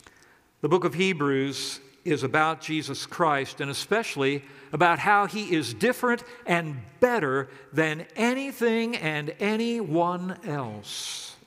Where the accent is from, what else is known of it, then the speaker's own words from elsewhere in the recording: Silver Spring, Maryland, United States; Growing up in Silver Spring in the 50s and 60s, I didn't grow up in a religious home